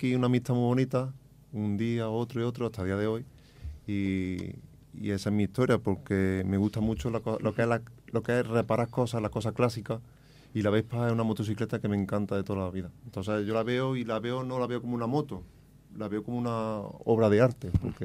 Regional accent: Fuente de Piedra, Andalusia, Spain; yo vengo de Fuente de Piedra. Yo soy oriundo de Fuente de Piedra, pero vivo y trabajo y tengo mi familia aquí.

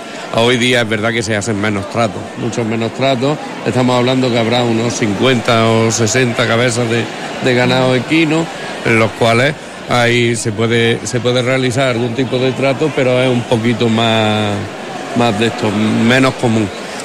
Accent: Andalusia, Spain; born there; o somos malagueños de nacimiento

